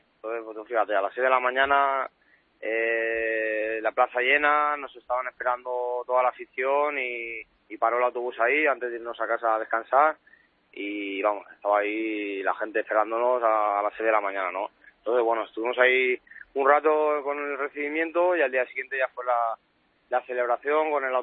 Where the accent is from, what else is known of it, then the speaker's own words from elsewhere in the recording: Alicante, Valencian Community, Spain; anoche llegué a Alicante y bueno, entrando un poco en casa y ya estoy por aquí por mi tierra.